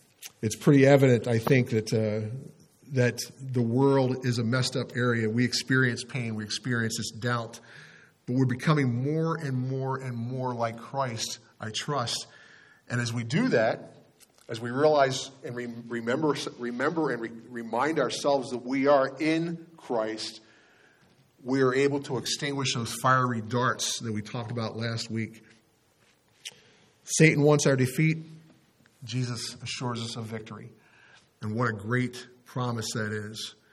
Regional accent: Philadelphia, Pennsylvania, United States; I grew up around the Philadelphia area, and I've always been kind of a Phillies fan.

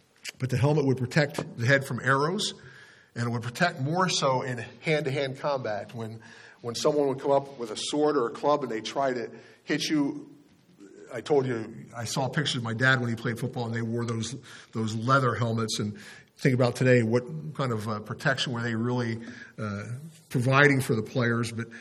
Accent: Philadelphia, Pennsylvania, United States; I grew up around the Philadelphia area, and I've always been kind of a Phillies fan.

